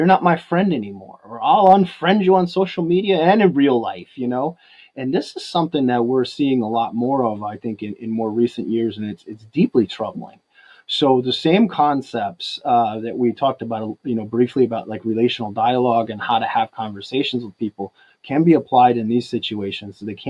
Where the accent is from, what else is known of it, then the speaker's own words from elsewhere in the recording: United States; that's one thing that's great about being an American is you don't have to agree on everything.